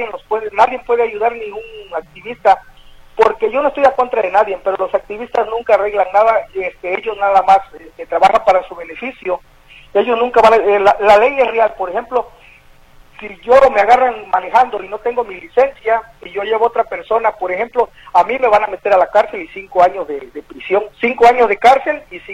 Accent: Huixtla, Chiapas, Mexico; now in United States; Yo soy del estado de Chiapas, por Huixla, Chiapas. Yo me vine como en el 2001, y pues yo aquí vine, me casé, pues, pero con una, pues, también de México

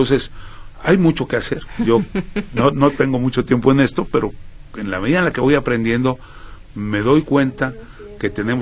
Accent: Mexico; cuando a uno lo reciben con ese respeto como mexicano

